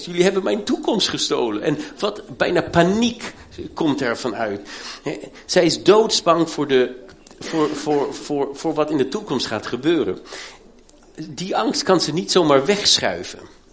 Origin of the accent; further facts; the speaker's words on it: Germany; maar ik ben in Duitsland opgegroeid